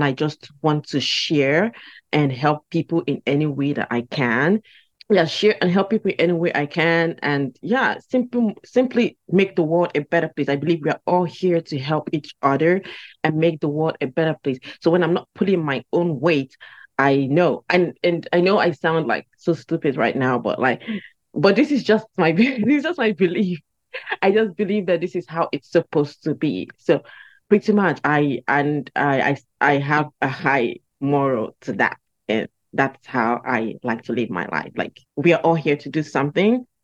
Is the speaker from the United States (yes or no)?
no; Nigeria; now in Dubai, United Arab Emirates; I came from Nigeria all the way to Dubai here